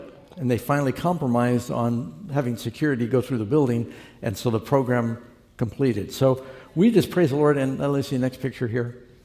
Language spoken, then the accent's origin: English; New York City, New York, United States; I had never been to the Statue of Liberty, and I grew up in New York City.